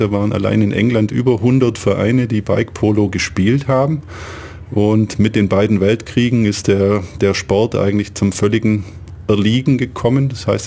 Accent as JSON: {"language": "German", "town": "Ulm", "region": "Baden-Württemberg", "country": "Germany", "tie": "born or raised there", "said": "Ich bin gebürtiger Ulmer, wohne hier schon quasi immer"}